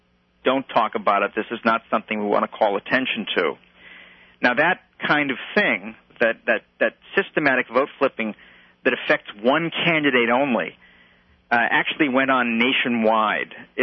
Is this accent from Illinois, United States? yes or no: yes; Chicago, Illinois, United States; I'm a proud independent, and I'm from Chicago, so nobody has to tell me that Democrats have stolen elections.